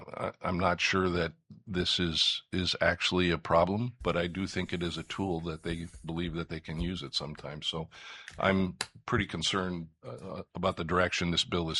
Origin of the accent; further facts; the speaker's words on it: Minnesota, United States; as we're seeing in my home state as well of Minnesota